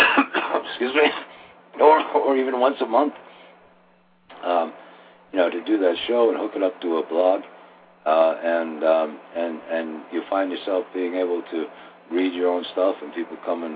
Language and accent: English; Canada; I'm Canadian myself, so, yeah, I appreciate it up there.